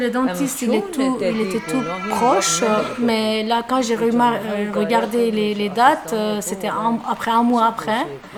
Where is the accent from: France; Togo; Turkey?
Turkey; French is a second language; moved away as an adult; now in Switzerland; Je suis arrivée en 2008 en Suisse, voilà, je suis kurde de Turquie.